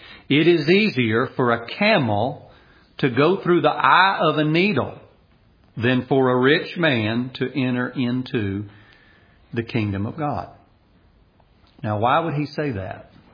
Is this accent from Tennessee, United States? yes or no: yes; Nashville, Tennessee, United States; I grew up in Nashville, Tennessee, and I knew what I wanted to do.